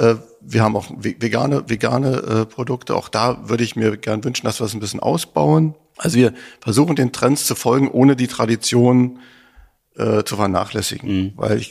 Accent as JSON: {"language": "German", "region": "Berlin", "country": "Germany", "tie": "born or raised there", "lives_now": "Rostock, Germany", "said": "Und ich bin in Berlin aufgewachsen, habe dann meine Frau kennengelernt, die aus Rostock kam, und so hat sie mich dann nach Rostock verschleppt"}